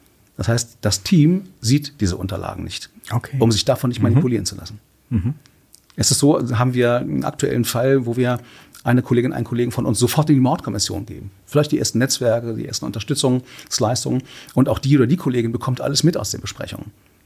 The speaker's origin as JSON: {"language": "German", "town": "Hanover", "region": "Lower Saxony", "country": "Germany"}